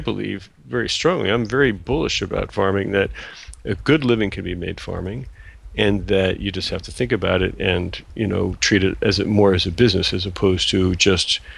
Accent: Long Island, New York, United States; Actually, I grew up in Long Island, about halfway out on the South Shore, which was very agricultural.

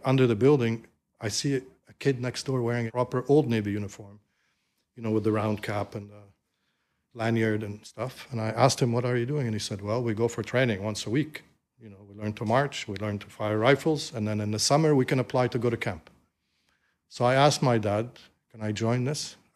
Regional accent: Alexandria, Alexandria Governorate, Egypt; Like, I grew up in Alexandria, but I never went to the beach in Alexandria

